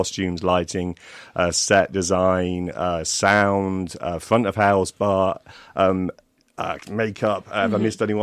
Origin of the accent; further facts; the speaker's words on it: United States; accent: American; I don't want to expose the early morning public to my American accent.